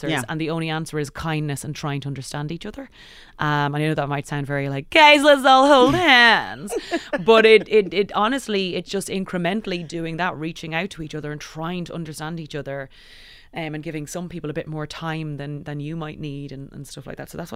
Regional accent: Ireland; moved away; But I'm also very aware of kind of the privilege I hold as an Irish English speaking immigrant and how that privilege isn't extended to everyone.

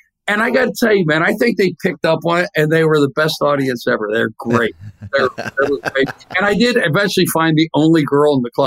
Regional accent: Philadelphia, Pennsylvania, United States; I grew up in Philadelphia with American Bandstand.

